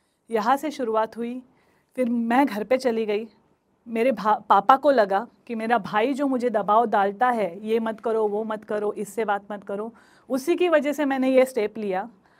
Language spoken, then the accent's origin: Hindi; Mumbai, Maharashtra, India; born there; मैं एक film producer होने के साथ साथ एक विमेन एंटरप्रेन्योर हूँ. मेरा जन्म मुंबई में बांद्रा इलाके में हुआ है.